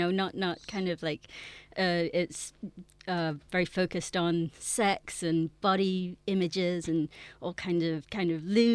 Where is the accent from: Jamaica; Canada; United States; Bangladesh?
Jamaica; growing up in Jamaica